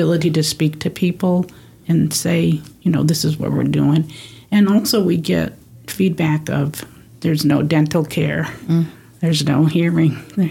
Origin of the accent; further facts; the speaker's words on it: Vermont, United States; I grew up in Vermont, so I've known of Bernie Sanders for years